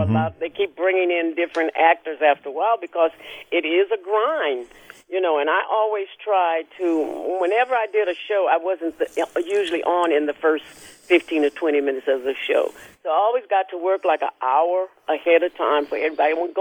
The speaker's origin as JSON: {"language": "English", "region": "California", "country": "United States", "tie": "born or raised there", "also_born_or_lived": "Texas", "said": "born and raised in California. They sent my father to Texas for 5 years to take over a church. And it was at the age of 10 to 15."}